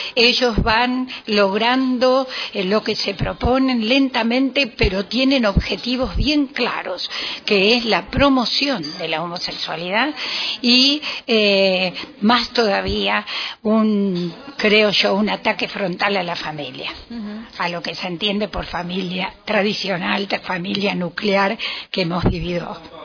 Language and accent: Spanish; Argentina; Y tiene organizaciones, por lo menos en mi país, dos organizaciones que trabajan fuertes. Una de ellas, que sigue todas las directivas de la IGLA, es SIGLA en la Argentina.